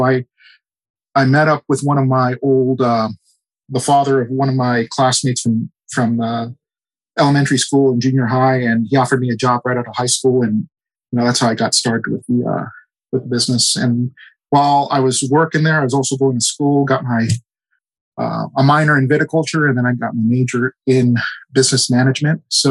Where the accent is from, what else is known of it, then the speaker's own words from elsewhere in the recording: St. Helena, California, United States; So I was born and raised in St. Helena, California. St. Helena is in the heart of the Napa Valley.